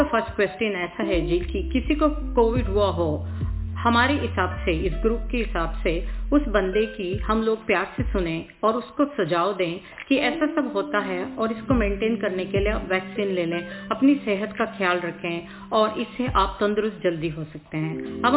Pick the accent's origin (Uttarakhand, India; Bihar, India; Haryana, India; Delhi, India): Delhi, India; now in Melbourne, Australia; और मैं दिल्ली से हूँ। यहाँ मेलबर्न में 25-30 साल से रहती हूँ।